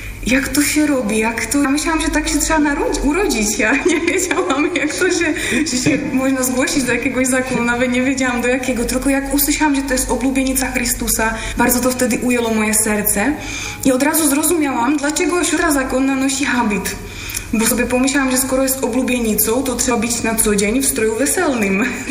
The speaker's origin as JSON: {"language": "Polish", "country": "Czechia", "second_language": "Polish", "said": "Ja już tutaj wspomniałam, że pochodzę z Czech."}